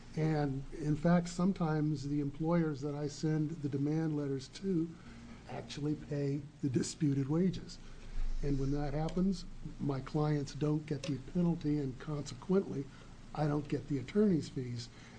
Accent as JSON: {"language": "English", "town": "Coos Bay", "region": "Oregon", "country": "United States", "said": "I'm an attorney from Coos Bay"}